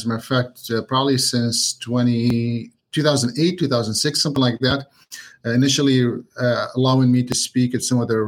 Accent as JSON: {"language": "English", "region": "Gaza Strip", "country": "Palestine", "also_born_or_lived": "Kuwait", "moved": "yes", "lives_now": "United States", "said": "I'm originally from Palestine. I'm from Gaza Strip. I lived in Kuwait most of my life till the first Gulf War happened. And then when the first Gulf War happened, I came to the U.S. initially to go to school"}